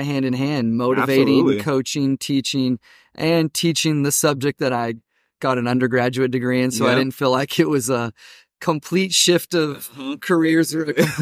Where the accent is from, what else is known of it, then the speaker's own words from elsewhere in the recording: California, United States; Going back home, I was born and raised in North Central California